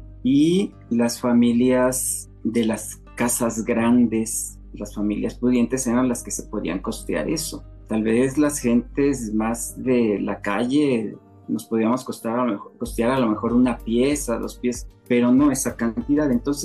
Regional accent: Salamanca, Guanajuato, Mexico; Yo soy de Salamanca, Guanajuato, reconocida por la tradición de los nacimientos de cera.

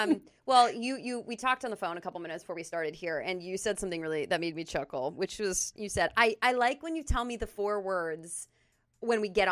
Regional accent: Bloomington, United States; So we had previously been at a public school setting in like the big city that we grew up in Bloomington.

